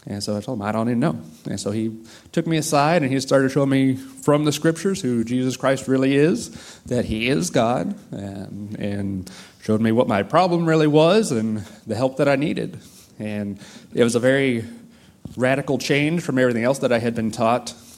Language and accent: English; California, United States; We grew up in Southern California.